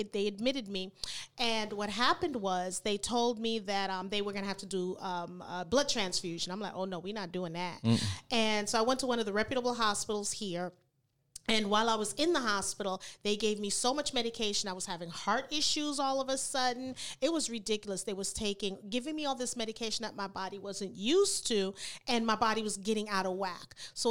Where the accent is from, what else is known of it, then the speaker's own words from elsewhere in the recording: New York, United States; I'm arguing with them because New York and I'm from New York and all that kind of stuff.